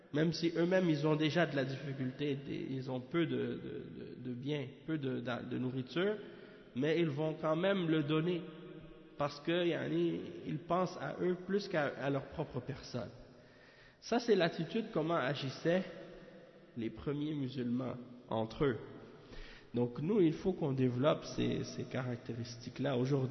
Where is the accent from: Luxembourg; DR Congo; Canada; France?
Canada; Alors je lui ai dit, moi je viens du Canada.